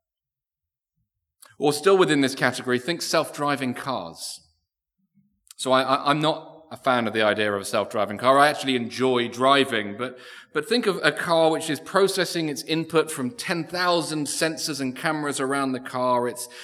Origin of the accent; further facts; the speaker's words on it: United Kingdom; because I'm British and that's what we do.